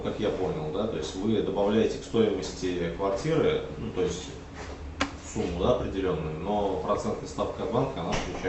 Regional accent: Bogorodsk, Nizhny Novgorod Oblast, Russia; мы сами из Богородска

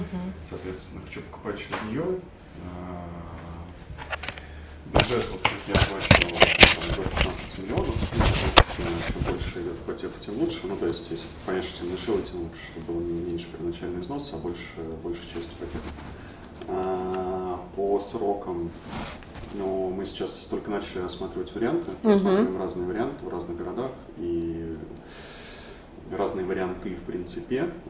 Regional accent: Moscow, Russia; Потому что мы сами из Москвы

